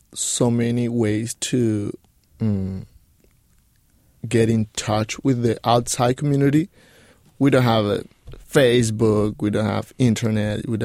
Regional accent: Cuba; English is a second language; moved away; I think it doesn't matter where I live. I'm Cuban. I can live in Cuba. I can live in Brazil. I can live in USA. I can live in China. I will always try to show others my culture.

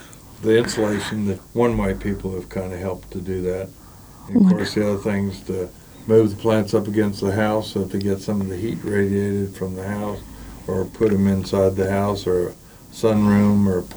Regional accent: Las Cruces, New Mexico, United States; Yeah, creosote, I remember as a kid growing up in Las Cruces

